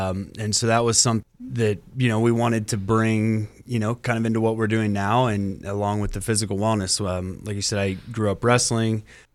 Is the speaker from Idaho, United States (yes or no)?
no; Grove City, Pennsylvania, United States; I grew up in Grove City, Pennsylvania. I went to Grove City High School